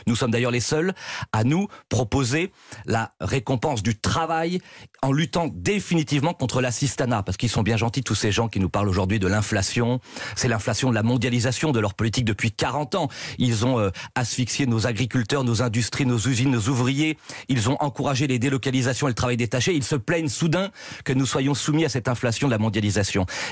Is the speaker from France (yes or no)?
yes; France